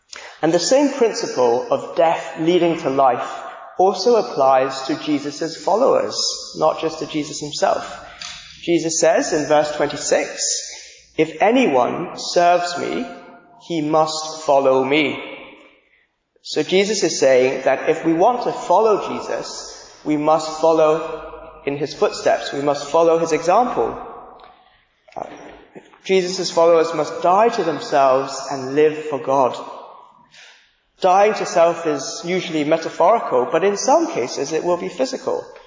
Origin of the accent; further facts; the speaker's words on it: Hong Kong; as Phil said, and I work here at the Aldersgate Talks. I grew up in Hong Kong, and I'm of ethnic Chinese descent, and yeah, my family still live there, and they are Christians.